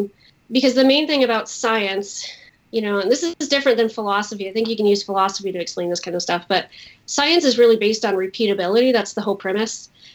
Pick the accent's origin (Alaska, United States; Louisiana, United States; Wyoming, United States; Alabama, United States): Wyoming, United States; now in Oregon, United States; I was that weird kid growing up in Wyoming that would just check the ghost books, the 5 ghost books out over and over and over again.